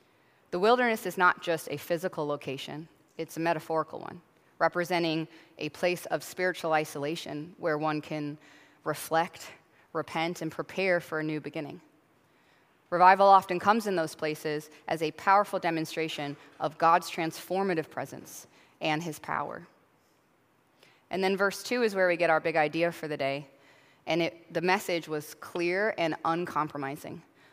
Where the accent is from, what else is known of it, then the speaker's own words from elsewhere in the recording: Wales, United Kingdom; the Rhondda Valley is actually where I grew up in Wales and where my sister-in-law is born and bred